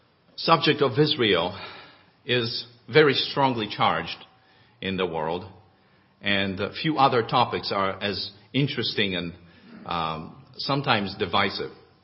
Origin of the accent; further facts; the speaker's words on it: Poland; When I was growing up in Poland, and as a child, I liked to watch television.